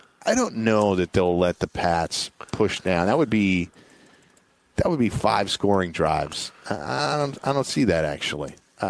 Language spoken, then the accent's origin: English; Queens, New York, United States; No, I grew up in Queens, so I don't have like the added geographical pull. I'm a Jersey guy.